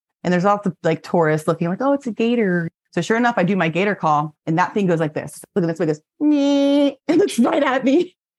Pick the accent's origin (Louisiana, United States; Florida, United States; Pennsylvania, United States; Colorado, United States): Florida, United States; I grew up in Florida, so.